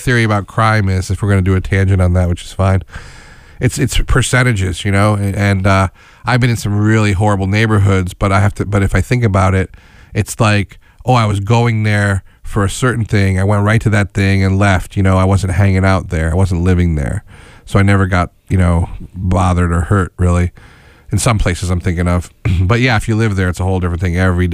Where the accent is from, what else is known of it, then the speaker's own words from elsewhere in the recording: Schenectady, New York, United States; I'm from Schenectady.